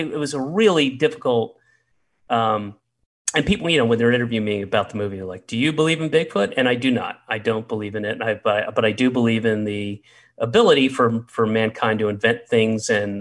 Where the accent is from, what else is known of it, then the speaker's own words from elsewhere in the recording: the South, United States; I grew up in the South.